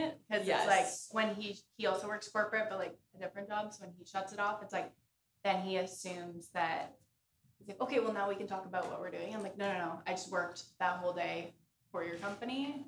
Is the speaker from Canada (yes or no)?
yes; Toronto, Ontario, Canada; from Toronto, actually.